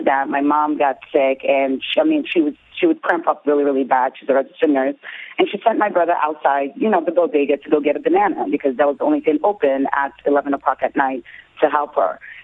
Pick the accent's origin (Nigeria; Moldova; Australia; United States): Nigeria; moved away; So I told the screener, so I'm actually Nigerian